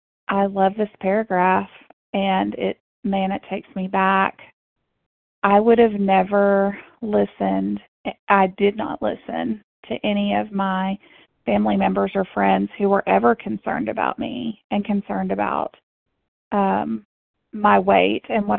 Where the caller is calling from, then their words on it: Arkansas, United States; Hi, good morning. … I am calling in from Arkansas.